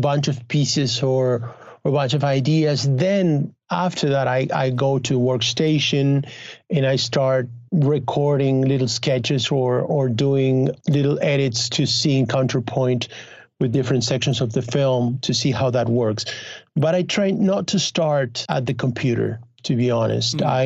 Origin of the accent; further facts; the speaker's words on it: Argentina; Not only because I come from Argentina, but because I keep working for South American cinema